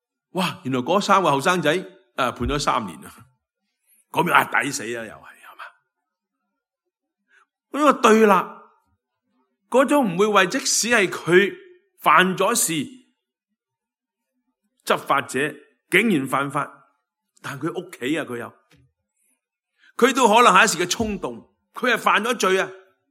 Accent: China; 我们中国人的传统说

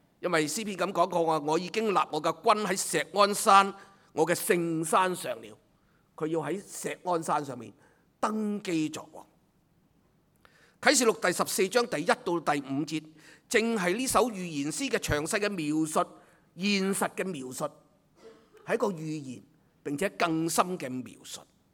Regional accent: Hong Kong; 其实我们香港人真的需要医治啊！

